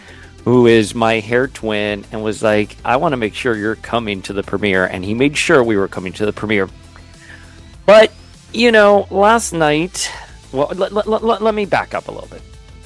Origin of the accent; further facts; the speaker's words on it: Florida, United States; for those of you who don't know, I'm from Florida originally. I have a lot of ride in Floridians who go on and do really great things